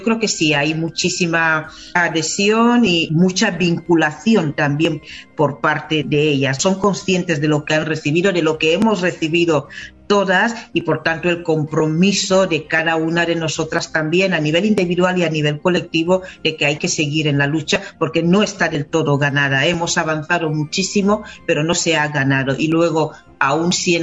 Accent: Equatorial Guinea; La lucha feminista hasta ahora en Guinea, en mi país, ha sido como una resistencias individuales

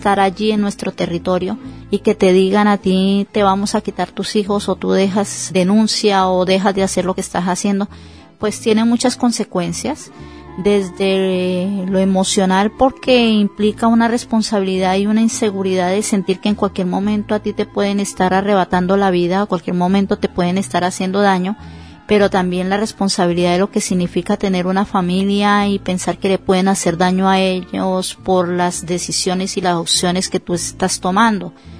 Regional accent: Barrancabermeja, Santander, Colombia

